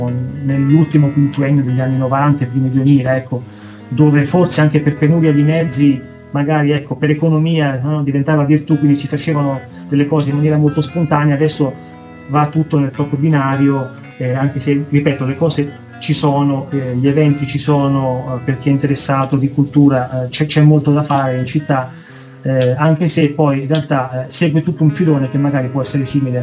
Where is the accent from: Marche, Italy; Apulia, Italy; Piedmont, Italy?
Marche, Italy; now in Bologna, Italy; io vengo dalle Marche, mi sono trasferito per studiare qua a Bologna